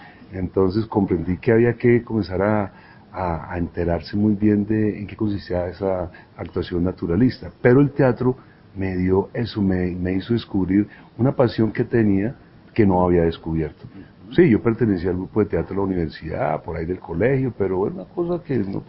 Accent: Cartagena, Bolívar, Colombia; also born or lived in Villanueva; yo nací en la costa, yo soy un caleño, nacido en Cartagena, y la familia de mi mamá toda es costeña. Yo viví un tiempo en Villanueva, Guajira, y pasé muchas vacaciones allá.

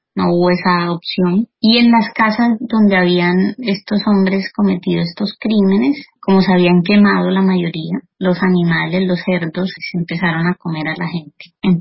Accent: Montería, Córdoba, Colombia; born there; Yo tengo 30 años, nací en Montería. Mis padres son campesinos, vivían en una finca en zona rural de Montería.

